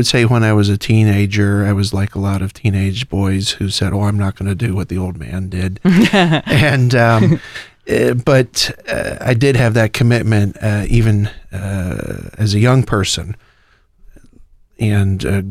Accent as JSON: {"language": "English", "region": "Pennsylvania", "country": "United States", "tie": "born or raised there", "also_born_or_lived": "Colorado", "lives_now": "Ohio, United States", "said": "I'm originally from Colorado, spent my school years in Pennsylvania, and did not move to Ohio until about 20 years ago."}